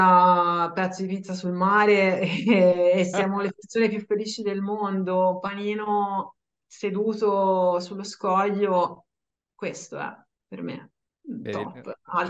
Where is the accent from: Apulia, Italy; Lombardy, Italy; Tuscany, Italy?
Tuscany, Italy; Livorno; Allora, io sono livornese.